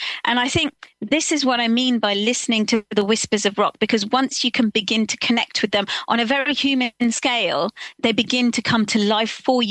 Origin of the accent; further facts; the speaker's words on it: Slough, South East England, United Kingdom; I'm a kid, I'm growing up in Slough, which is, you know, just on the outskirts of London.